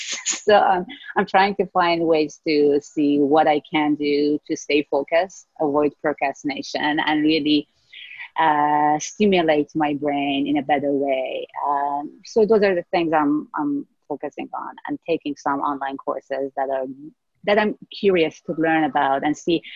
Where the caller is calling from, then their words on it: Vancouver, British Columbia, Canada; Vancouver.